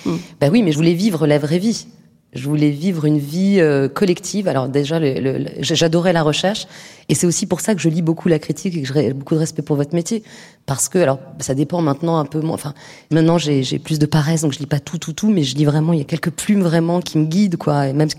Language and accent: French; Paris, Île-de-France, France; born there; je suis née à Paris, j'avais un capital culturel dans ma famille